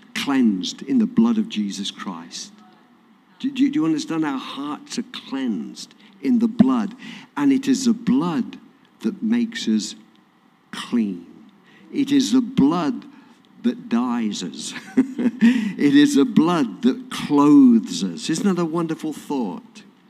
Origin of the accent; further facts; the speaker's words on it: England, United Kingdom; Anyway, that's just because I'm English.